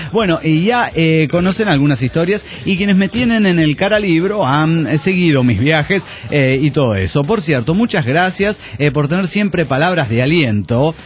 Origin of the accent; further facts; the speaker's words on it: Guadalajara, Jalisco, Mexico; de Guadalajara, Jalisco, México.